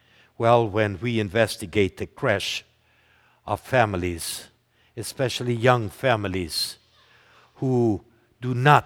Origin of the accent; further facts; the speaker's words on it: Brazil; About 2 years ago, close to my hometown in Brazil